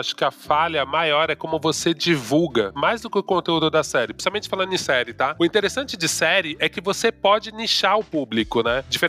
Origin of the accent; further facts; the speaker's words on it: São Paulo, Brazil; Eu sou muito paulistana, né?